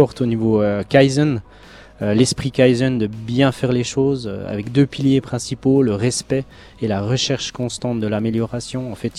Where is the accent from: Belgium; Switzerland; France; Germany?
Switzerland; Moi je l'ai vécu aussi en tant que Suisse